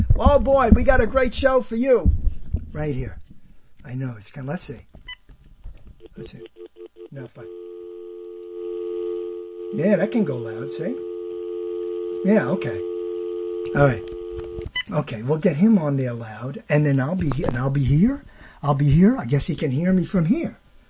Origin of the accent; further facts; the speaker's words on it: Brooklyn, New York, United States; everyone knows I'm from Brooklyn, and I went to Burbank just like you